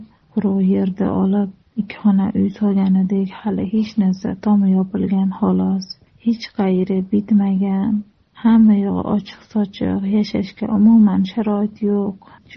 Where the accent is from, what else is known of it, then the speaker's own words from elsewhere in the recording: Osh, Osh Region, Kyrgyzstan; moved away as an adult; now in Uzbekistan; Men asli Qirg'izistondanman. O'shda katta bo'lganmiz. O'zbekistonga kelin bo'lib tushganman men.